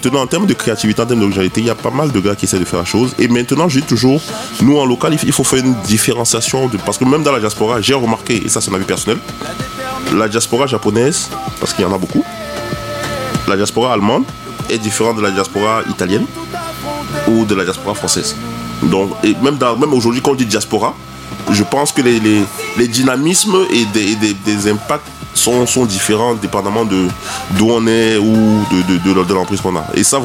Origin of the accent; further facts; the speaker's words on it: Cameroon; Parce que si nous sommes Camerounais, nous sommes les premiers Made in Cameroun.